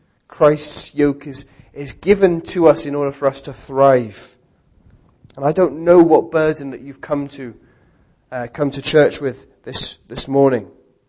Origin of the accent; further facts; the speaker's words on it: London, United Kingdom; And I grew up in London, so the way it happened to be, we often would see celebrities